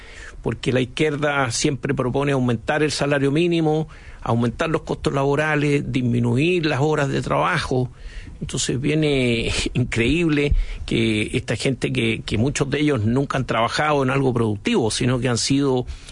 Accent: Chile; nosotros como chilenos vivimos esa situación durante largo tiempo

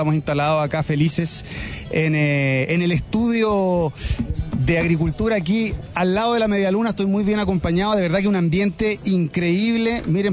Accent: Osorno, Los Lagos, Chile; Por ejemplo, yo soy de Osorno en un 100%.

